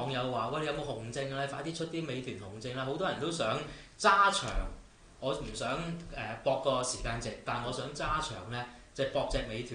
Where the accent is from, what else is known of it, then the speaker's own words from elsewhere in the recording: China; 我哋中國人嘅特色就係咁噶嘛。你唔信，你聽翻下我哋中國國歌就知啦。